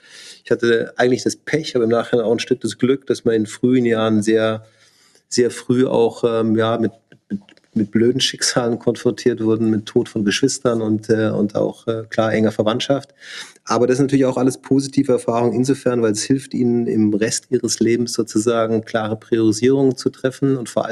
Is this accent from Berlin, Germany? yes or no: no; Bavaria, Germany; also born or lived in Hamburg; ich bin in Bayern aufgewachsen, also im Süden von München. Das ist schon die Homebase, ja, die habe ich auch nie ganz aufgegeben.